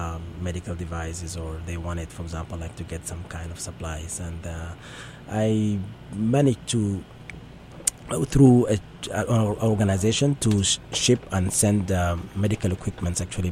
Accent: South Sudan; I'm an American citizen, but at the same time, I'm a South Sudanese, and I still have a lot of love and passion to help.

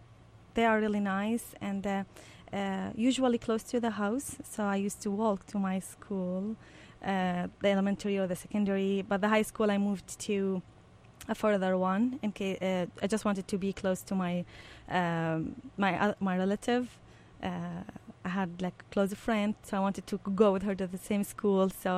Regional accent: Baghdad, Baghdad Governorate, Iraq; Well, I've been raised in Baghdad, the capital of Iraq, in a small area, very beautiful area called Al-Atifiyah, number two.

